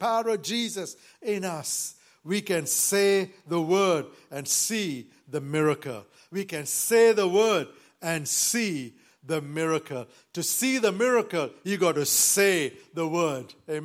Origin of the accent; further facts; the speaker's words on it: Sri Lanka; I know I come from Sri Lanka